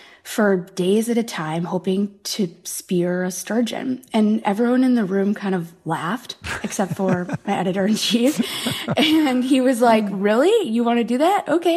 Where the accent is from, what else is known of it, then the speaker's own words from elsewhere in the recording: Midwest, United States; I grew up in the Midwest, and I had heard about the sturgeon spearing season on Lake Winnebago